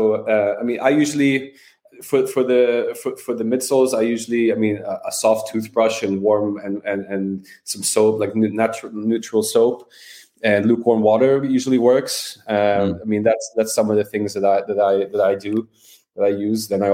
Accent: Sweden; English is a second language; Yeah, I mean, the designs, I'm from Sweden. We like it fairly, you know, minimalistic, simple.

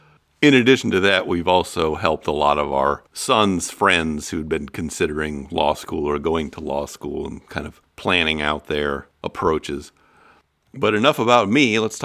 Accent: Iowa, United States; I came from Iowa.

